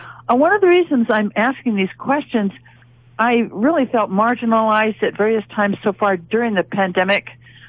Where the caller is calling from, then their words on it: Sierra County, California, United States; I'm calling from Sierra County